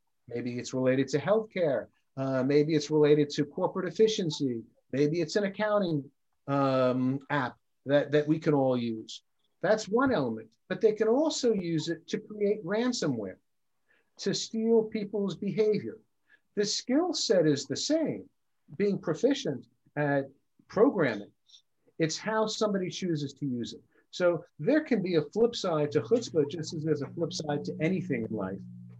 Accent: New York, United States; I grew up in New York, and granted, 300 square feet, you could raise a family of six.

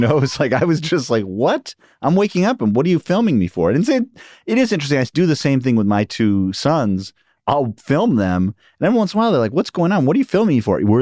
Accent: New York City, New York, United States; I grew up in Queens and Upper West Side, Manhattan

